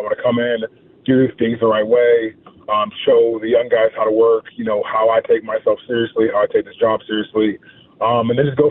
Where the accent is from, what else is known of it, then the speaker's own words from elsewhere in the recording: Coppell, Texas, United States; It's so exciting, you know, just growing up in Coppell and then, you know, having a career where I haven't played in Dallas since high school